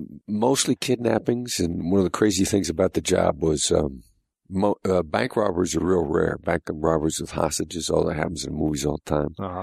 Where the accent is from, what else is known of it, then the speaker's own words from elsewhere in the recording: Mount Pleasant, Iowa, United States; No, I'm from Mount Pleasant, Iowa.